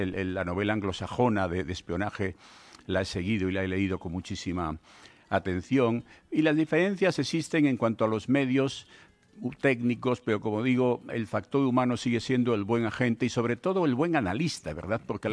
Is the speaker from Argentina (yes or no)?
no; Bilbao, Basque Country, Spain; yo soy de Bilbao